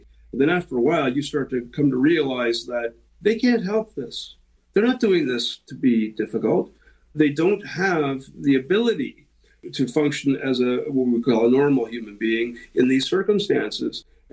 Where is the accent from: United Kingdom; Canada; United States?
Canada; We are Canadian. We formed in a city called Guelph, Ontario, which is about 40 minutes west of Toronto.